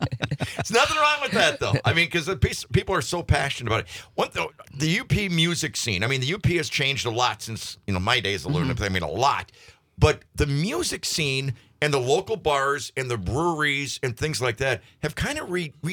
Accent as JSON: {"language": "English", "town": "Nanticoke", "region": "Pennsylvania", "country": "United States", "tie": "born or raised there", "said": "I grew up in Nagani."}